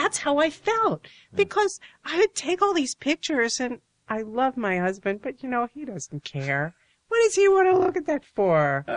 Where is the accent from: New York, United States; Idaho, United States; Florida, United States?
New York, United States; Because growing up in New York as a atheistic Jewish person, you sort of don't know.